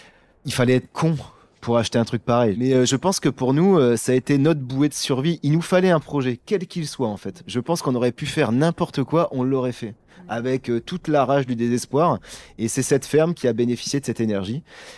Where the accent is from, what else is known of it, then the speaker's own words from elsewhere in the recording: Hauts-de-France, France; Comme j'étais originaire du Pas-de-Calais